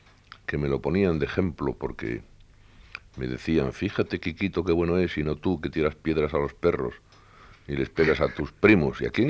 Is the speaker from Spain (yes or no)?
yes; Padrón, Galicia, Spain; born there; En Iria Flavia, en el municipio de Padrón, banda de Estribor de la Ría de Arosa, ya al fondo, el 11 de mayo de 1916